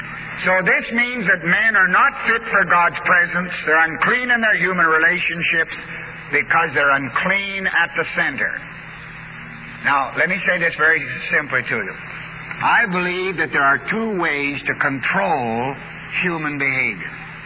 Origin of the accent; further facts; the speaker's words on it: Canada; I'm a Canadian, I'm a Scotch-Canadian.